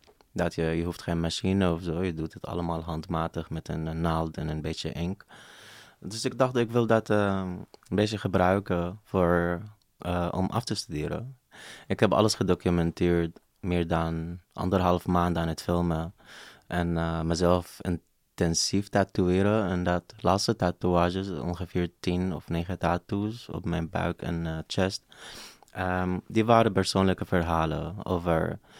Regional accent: Tantura, Haifa District, Palestine; Dutch is a second language; now in Europe; ik kom uit Palestina en dit is mijn dorp. We komen uit Tantura en dit is in Haifa.

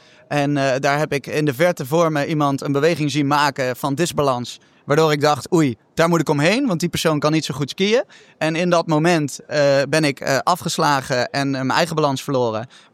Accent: Nijmegen, Gelderland, Netherlands; now in Utrecht, Netherlands; Ik ben 30 jaar, geboren en getogen in Nijmegen, maar ik woon al 11 jaar in Utrecht.

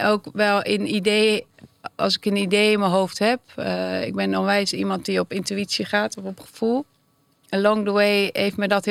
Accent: Rotterdam, South Holland, Netherlands; moved away as an adult; also born or lived in London, United Kingdom; now in Amsterdam, Netherlands; Ik ben geboren in Engeland, in Londen. Ik heb een Engelse vader. Ik ben naar Nederland verhuisd met mijn moeder toen ik 1,5 was. Opgegroeid in Rotterdam.

